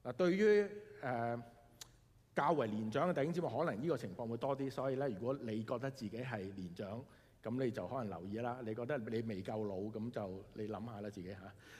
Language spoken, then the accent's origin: Cantonese; China; 咁你即係以前我哋中國人都會啦，係嘛？